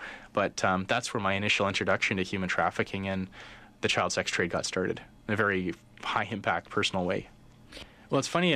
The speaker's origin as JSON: {"language": "English", "town": "Calgary", "region": "Alberta", "country": "Canada", "tie": "born or raised there", "lives_now": "Vancouver, Canada", "said": "I grew up in Calgary."}